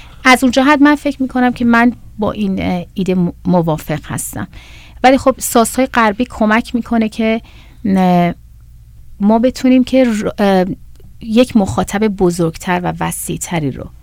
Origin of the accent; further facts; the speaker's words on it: Iran; برای من که در ایران دنیا آمدم و بزرگ شدم و اونجا رو تجربه کردم